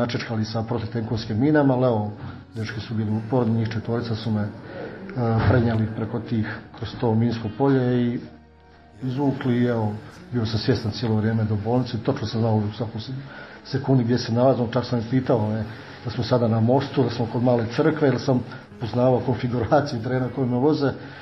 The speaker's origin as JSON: {"language": "Croatian", "town": "Ravan", "region": "Brod-Posavina County", "country": "Croatia", "tie": "born there", "said": "Tada sam rođen u selu Ravan, to je na području današnje općine Sibinj, poznato kao Župa Odvoroci, odnosno Odvoračka sela, koje se nalaze uz moda neka 22, 3, 4 km od centra Slavonskog Broda."}